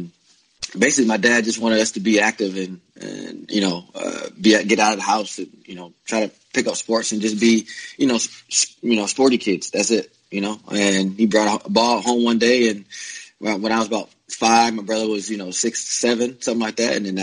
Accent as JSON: {"language": "English", "region": "Indiana", "country": "United States", "said": "But I was from Indiana. I never knew there was a whole world, and you know, people from California, from New York"}